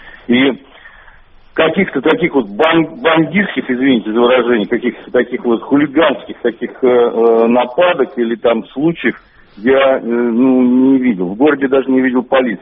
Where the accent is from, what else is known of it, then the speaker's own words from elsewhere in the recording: Astrakhan Oblast, Russia; я сам астраханец коренной и являюсь депутатом Федеральной Думы от Астраханской области.